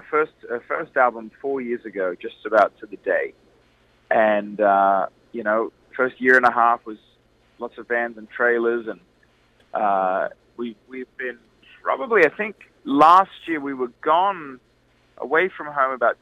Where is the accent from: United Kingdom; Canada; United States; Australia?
Australia; Dad manages us now, but, you know, growing up in Australia, we would always have bands or artists come through the house.